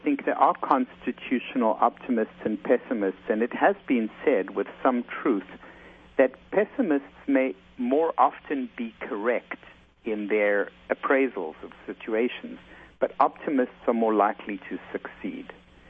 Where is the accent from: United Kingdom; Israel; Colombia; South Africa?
South Africa; now in United States; my life growing up in South Africa and then coming to the United States